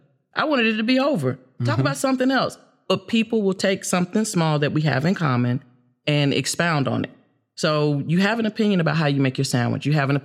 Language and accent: English; Charlotte, North Carolina, United States; Charlotte, North Carolina.